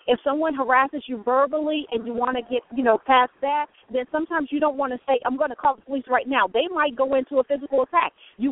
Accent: the South, United States; I'm a black, I'm from the South

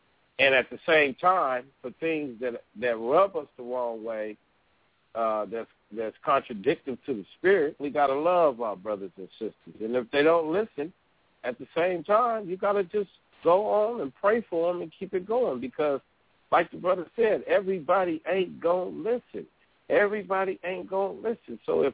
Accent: Pomona, California, United States; I come from Pomona, California. I come from the west side of Pomona.

